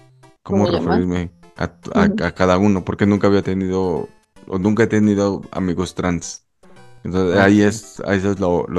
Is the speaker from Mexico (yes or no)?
yes; Oaxaca, Mexico; Como crecí, parte, más bien, mi adolescencia fue en Oaxaca